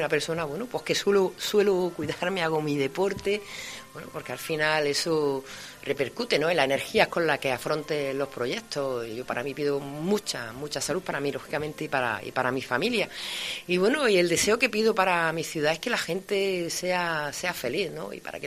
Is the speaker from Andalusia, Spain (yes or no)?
yes; Motril, Andalusia, Spain; que somos de Motril